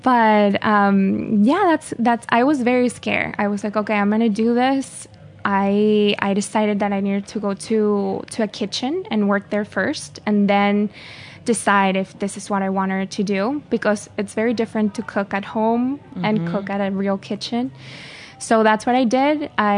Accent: Caracas, Capital District, Venezuela; moved away as an adult; Yes, I'm from Caracas, the city. I was born and raised there, and I loved living there. The weather is perfect, and everyone is very happy all the time.

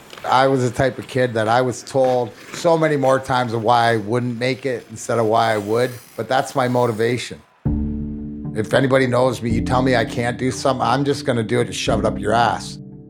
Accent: Detroit, Michigan, United States; That enabled me to get drafted by the Detroit Red Wings, my hometown team, in the second round of the 92 draft, 46 overall.

